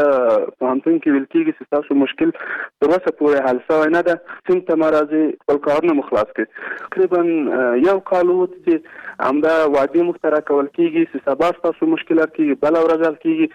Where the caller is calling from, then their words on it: Kabul, Afghanistan; د مرکز کابل نن تاسو سره تماس کړم.